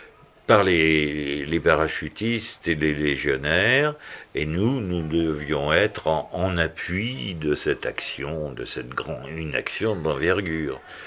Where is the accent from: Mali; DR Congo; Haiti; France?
France; Nouvelle-Aquitaine; je suis originaire de la région d'Oradour